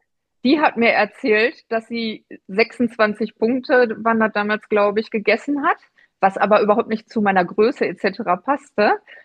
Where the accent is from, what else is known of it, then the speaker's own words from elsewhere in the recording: Bochum, North Rhine-Westphalia, Germany; bin 44 Jahre alt, komme aus dem wunderschönen Bochum